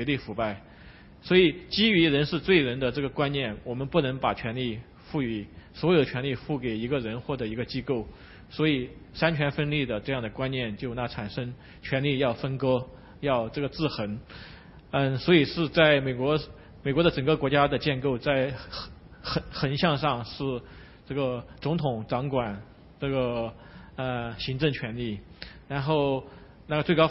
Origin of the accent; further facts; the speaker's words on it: China; moved away as an adult; now in United States; 我想我在中国生活39年，从来没有投过一次票